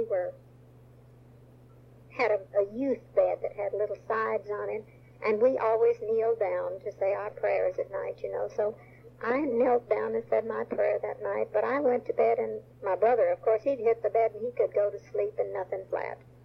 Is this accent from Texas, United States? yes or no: yes; San Antonio, Texas, United States; I'm not American. I'm just a Texan. Because I was born in San Antonio, and I felt like I was a Texan.